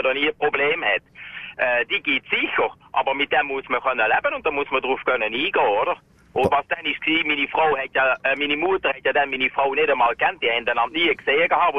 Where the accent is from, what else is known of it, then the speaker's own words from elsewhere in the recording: Netherlands; moved away as an adult; now in Switzerland; ursprünglich komme ich aus Holland, ich habe ein Praktikum gemacht, hat für ein Jahr in die Schweiz gekommen. Und von dem sind 31 geworden.